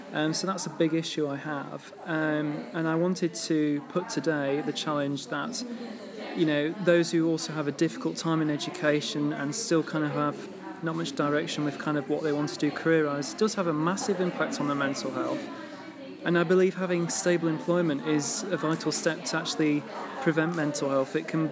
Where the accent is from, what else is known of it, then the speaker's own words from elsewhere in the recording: Skipton, Yorkshire and the Humber, United Kingdom; I'm from Skipton, I come from a rural area